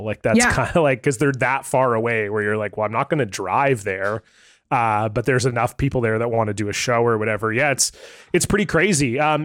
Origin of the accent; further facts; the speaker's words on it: Canada; I am a Canadian entertainer, so.